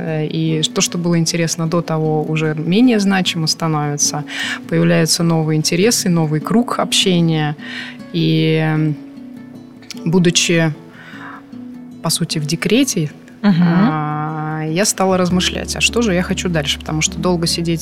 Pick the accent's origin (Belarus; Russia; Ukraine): Russia; Tver, Tver Oblast; born there; я родилась в Твери, мои родители родились в Твери, а вот уже мои дедушки по окончанию войны были сюда дислоцированы, собственно, история нашей семьи послевоенная.